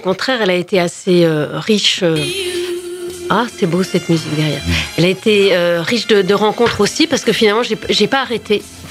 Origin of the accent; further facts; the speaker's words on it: Bourgogne-Franche-Comté, France; moved away as an adult; also born or lived in Lyon; je viens de Franche-Comté. Hein, j'ai fait mes études à Lyon.